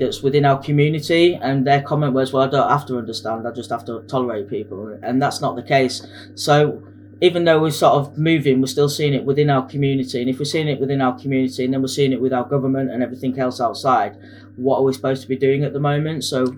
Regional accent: Hull, Yorkshire and the Humber, United Kingdom; I grew up in Hull on the East Coast.

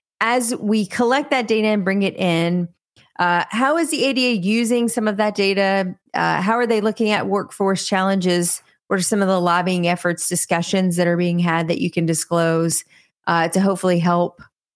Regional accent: United States; I would put it to the analogy of I'm an American first

